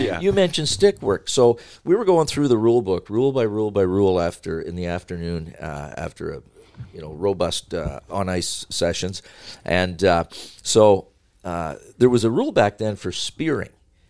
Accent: Sarnia, Ontario, Canada; So 3 o'clock in the morning, I drive from my hometown in Sarnia, 180 kilometers, 150 miles or so to Toronto.

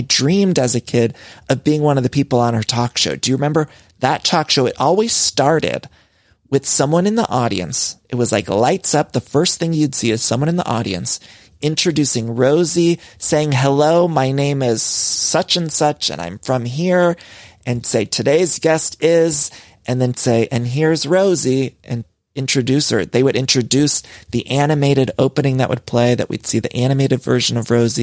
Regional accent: Solon, Ohio, United States; from Solon, Ohio

